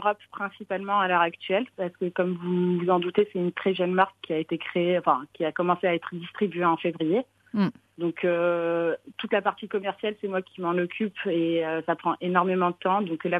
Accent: Morocco; c'est deux parfums qui ont bercé mon enfance au Maroc.

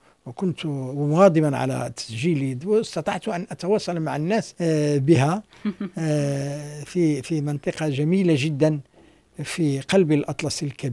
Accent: Morocco; فأنا أعتبر نفسي جبليا مدينيا، ولكن في نفس الوقت أنا رباطي أيضا، وأنا فاسي وخريبجي.

